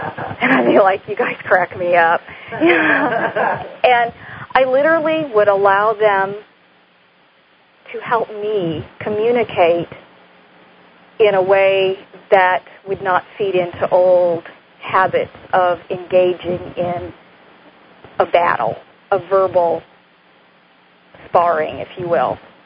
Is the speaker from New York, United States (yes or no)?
no; Versailles, Kentucky, United States; I'm from Versailles, Kentucky.